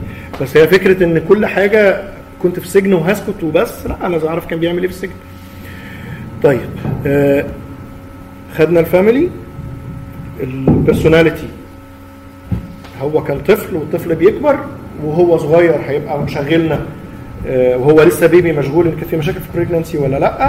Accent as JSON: {"language": "Arabic", "country": "Egypt", "said": "محور مهم جدا في تقييم الحاله النفسيه بتاعت الانسان، خصوصا احنا كمصريين"}